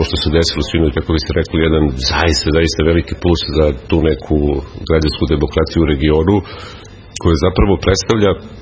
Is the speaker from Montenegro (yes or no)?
no; Serbia; kako mi kao Srbi imamo neke stereotipe